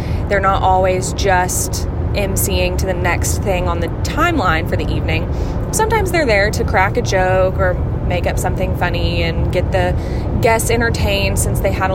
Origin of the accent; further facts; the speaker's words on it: Kentucky, United States; I am from Kentucky